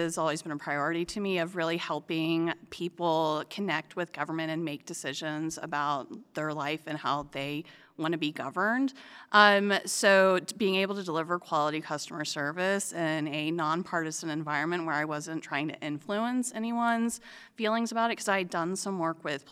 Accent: Houston, Texas, United States; So, I'm from Houston, Texas, and they have elections every other day, it feels like, down there.

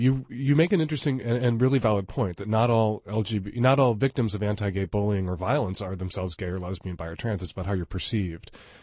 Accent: Chicago, Illinois, United States; moved away; You know, I grew up in Chicago, but I still kind of had to leave to feel free enough to be myself.

